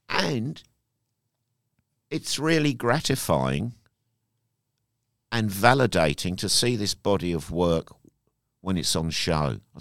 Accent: England, United Kingdom; being an Englishman, I'm probably a frustrated grocer, having a shop like Margaret Thatcher.

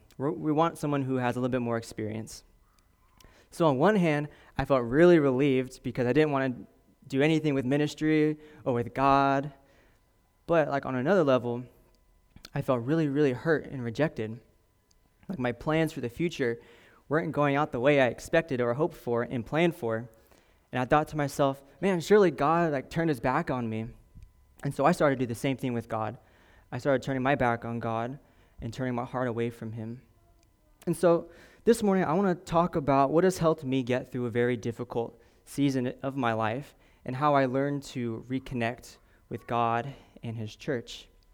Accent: Oakley, California, United States; I grew up in Oakley, California. Anyone know where that is? Oakley? Yeah, it's about 45 minutes east of San Francisco.

